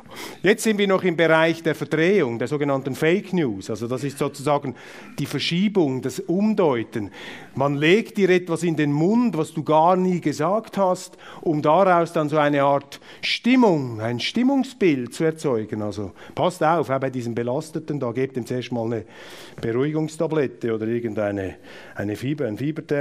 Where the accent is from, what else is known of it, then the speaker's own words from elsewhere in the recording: Switzerland; da kann ich ja nicht als Schweizer Politiker permanent im Ausland herumlaufen und den Deutschen und den Österreichern oder sonst jemandem erzählen, wie ich die Welt sehe.